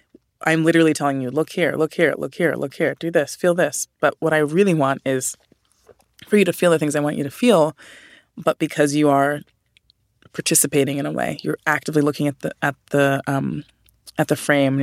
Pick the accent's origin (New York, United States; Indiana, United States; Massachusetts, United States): New York, United States; New York City; I grew up in Harlem